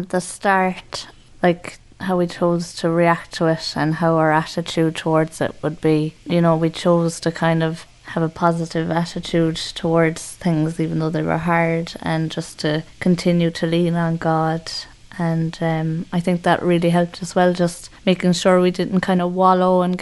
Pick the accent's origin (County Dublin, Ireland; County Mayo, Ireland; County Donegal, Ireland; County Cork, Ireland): County Cork, Ireland; Mahon; I'm from Mahon in Cork.